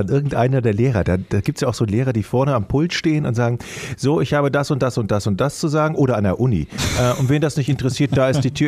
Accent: Düsseldorf, North Rhine-Westphalia, Germany; Ich komme doch aus Düsseldorf

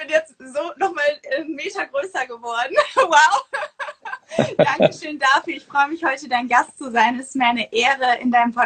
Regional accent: North Sea coast, Germany; Und ich bin an der Nordsee groß geworden

